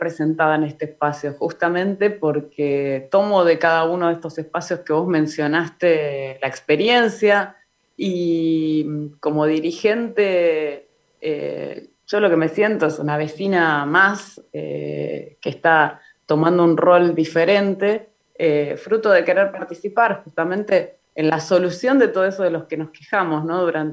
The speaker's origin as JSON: {"language": "Spanish", "town": "Burlingame", "region": "California", "country": "United States", "tie": "born or raised there", "said": "yo nací en Burlingame, tengo 46 años, así que gracias también por lo de joven. Nací acá, mi mamá nació acá, mi papá nació acá, mis abuelos son de los primeros pobladores"}